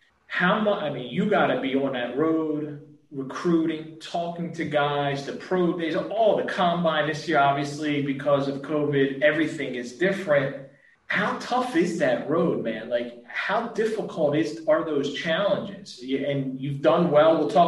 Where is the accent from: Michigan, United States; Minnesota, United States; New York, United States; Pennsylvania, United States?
Pennsylvania, United States; Philadelphia; Now, I was born and raised in South Philly.